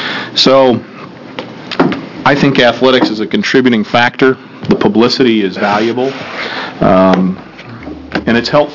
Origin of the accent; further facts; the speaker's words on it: Hillsboro, Oregon, United States; and as a native Oregonian, it's fun to be back and have Hillsborough represented in this group, too, my hometown.